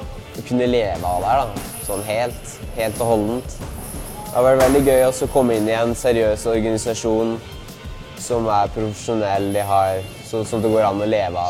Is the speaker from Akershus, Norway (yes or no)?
no; Larvik, Vestfold, Norway; born there; now in Trondheim, Norway; Jeg 23 år gammel. Jeg kommer opprinnelig fra Larvik, eller jeg ble født i Larvik, og så har jeg bodd litt rundt omkring i hele Norge egentlig. Så de to siste årene har jeg bodd i Trondheim